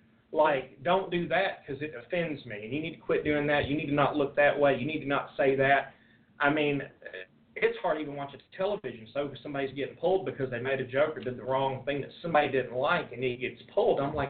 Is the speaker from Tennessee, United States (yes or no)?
yes; Nashville, Tennessee, United States; Been studying martial arts my whole life, local, born and raised in Nashville, graduated from Strapper High School, class of 91, go Spartans.